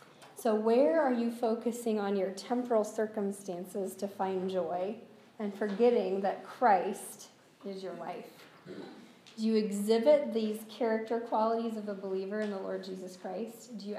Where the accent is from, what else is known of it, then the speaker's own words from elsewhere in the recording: Kansas, United States; I'm from Kansas, so we go back to Kansas